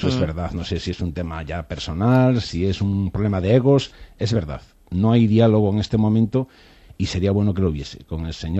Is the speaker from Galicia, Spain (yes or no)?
yes; Galicia, Spain; Pero claro, yo también soy gallego.